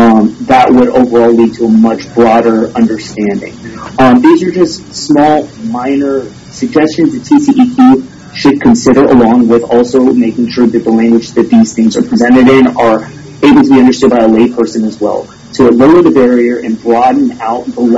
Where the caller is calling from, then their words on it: Houston, Texas, United States; I am calling in from Houston.